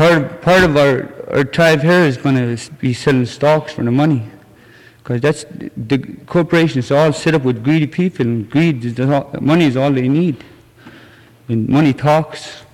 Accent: Huslia, Alaska, United States; also born or lived in Dalby Slough; I'm from Huslia. I was born in Dalby Slough.

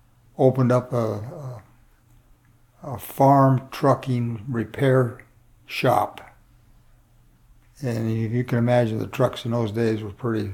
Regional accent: El Centro, California, United States; born there; Well, I was born in El Centro, California in 1935. And my parents both came from West Texas, dry farmers, large families.

